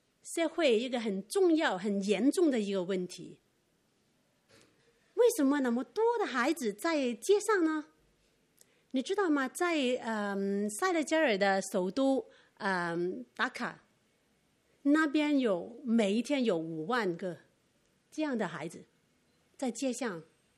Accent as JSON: {"language": "Chinese", "country": "Hong Kong", "said": "我是香港人呢"}